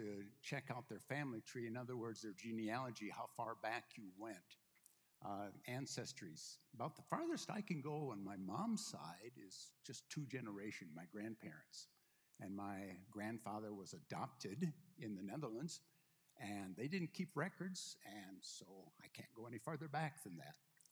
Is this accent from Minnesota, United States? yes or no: yes; Edgerton, Minnesota, United States; my sister and brother-in-law in my hometown of Edgerton, Minnesota, had a fire in their house.